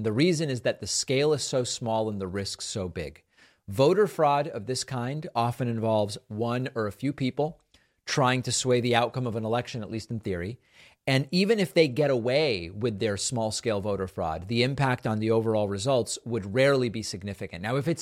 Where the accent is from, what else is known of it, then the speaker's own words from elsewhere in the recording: New England, United States; accent: Southern Western New England; didn't grow up in New York, so I have not adopted any of these New York accent elements. I believe that my accent is what's called the Southern Western New England accent.